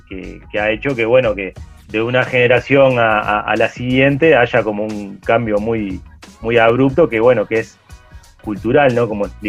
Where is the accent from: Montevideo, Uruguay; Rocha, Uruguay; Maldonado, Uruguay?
Montevideo, Uruguay; yo me crié en un barrio en Montevideo